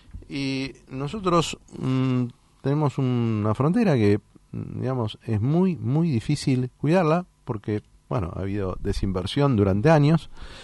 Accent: Argentina; Somos argentinos

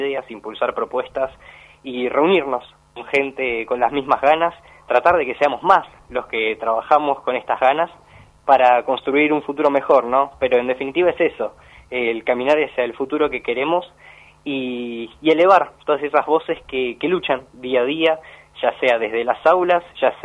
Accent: La Plata, Buenos Aires Province, Argentina; yo soy de la ciudad de La Plata, tengo 20 años recién cumplidos

